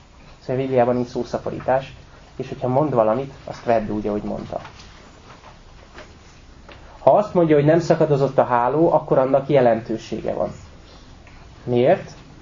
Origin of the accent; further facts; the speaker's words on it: Békés, Hungary; Fel lehet ismerni a békési, a békisi, én Békés megyei vagyok, és nálunk inkább íbetűvel beszélek.